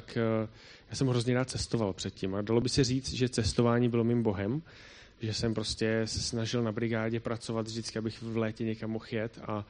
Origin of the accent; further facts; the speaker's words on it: Prague, Czechia; also born or lived in Banja Luka, Bosnia & Herzegovina; now in Dobřichovice, Czechia; jsem původem z Prahy a teď žijeme v malém městečku, kousek od Prahy, Dobřichovice, asi 3,5 tisíce obyvatel. A minulých 8 let jsem strávil na misi v Bosně a Hercegovině, v Banja Luce. Jinak jsem z nevěřící rodiny